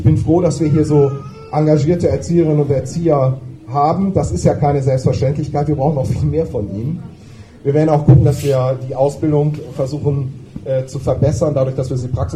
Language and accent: German; Rhineland, Germany; Ich habe natürlich als Rheinländer mich erstmal schlau machen müssen, was das heißt